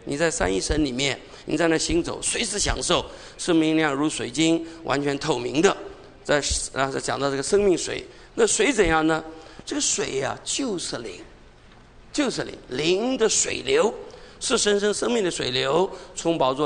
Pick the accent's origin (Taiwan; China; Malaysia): China; 我们中国人不有这个习惯吗？